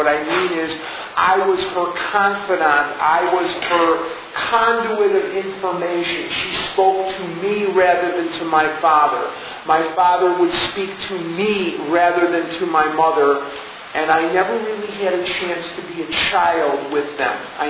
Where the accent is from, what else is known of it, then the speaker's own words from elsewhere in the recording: Chicago, Illinois, United States; I grew up in an old neighborhood in Chicago. I'm from Chicago. You can sort of tell that. I was born and raised on the north side of Chicago.